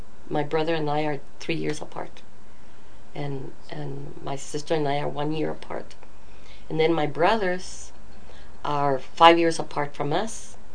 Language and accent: English; El Paso, Texas, United States; born there; I was born here in El Paso, Thomason Hospital, about 60-somewhat years.